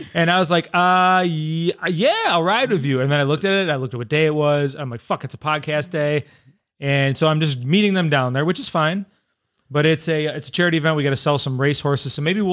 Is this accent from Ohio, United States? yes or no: yes; Cleveland, Ohio, United States; We're from Cleveland. We're gross. We're disgusting people.